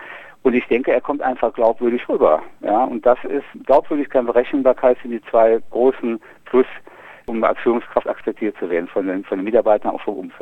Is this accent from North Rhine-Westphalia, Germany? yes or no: yes; Paderborn, North Rhine-Westphalia, Germany; Ja, ich komme aus Paderborn, quasi in der Mitte von Deutschland